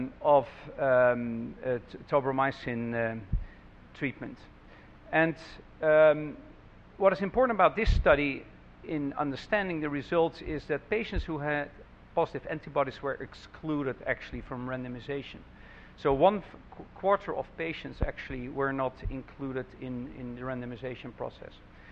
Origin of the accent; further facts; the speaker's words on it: Rotterdam, South Holland, Netherlands; I'm from Rotterdam, Netherlands